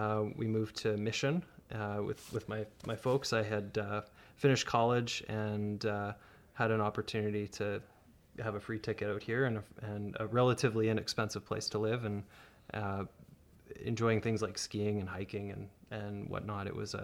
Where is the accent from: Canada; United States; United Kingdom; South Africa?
Canada; Pembroke, Ontario; also born or lived in Manitoba / Saskatchewan; now in Abbotsford, Canada; And originally born and raised in Ontario, spent a stint of my life in Manitoba, Saskatchewan, and more recently in the Fraser Valley.